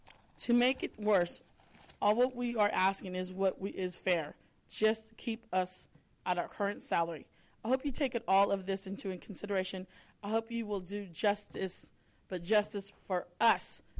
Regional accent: Merced, California, United States; I am from Merced, but I'm here to support my union brothers and sisters.

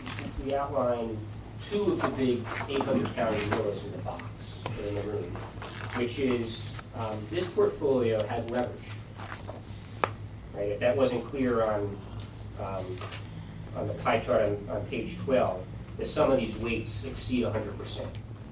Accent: Ireland; I can say that because I'm Irish

